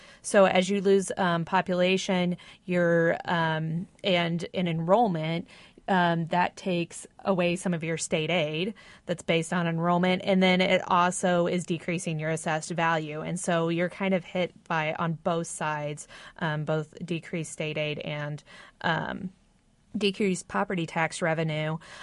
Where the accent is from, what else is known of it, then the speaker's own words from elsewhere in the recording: Indiana, United States; I grew up in Hendricks County.